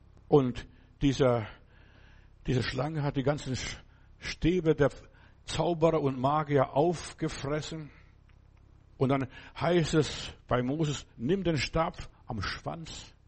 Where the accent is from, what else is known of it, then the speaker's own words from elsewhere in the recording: Lithuania; Bei uns zu Hause in Litauen, wir haben nicht so Sprudel gehabt, was weiß ich, das ganze Zeug, was man heute hier trinkt.